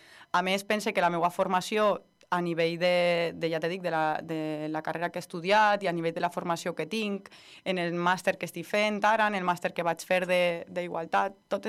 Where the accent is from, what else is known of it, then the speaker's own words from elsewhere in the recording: Vila-real, Valencian Community, Spain; fer-ho per a la meva gent i per al meu poble